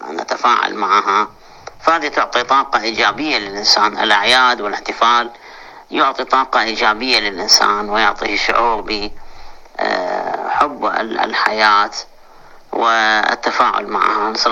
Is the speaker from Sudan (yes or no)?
no; Iraq; لكن حقيقة نحن حتى عندنا في العراق موضوع هذه السبع سينات اللي موجودة في عمل بعض الأطعمة والأشربة في يوم النوروز